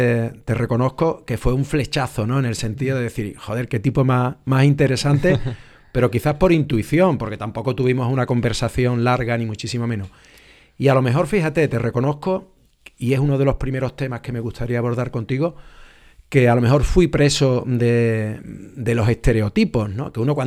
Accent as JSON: {"language": "Spanish", "town": "La Rinconada", "region": "Andalusia", "country": "Spain", "tie": "born or raised there", "said": "mi hazaña futbolística fue en mi pueblo. Yo nací en La Rinconada."}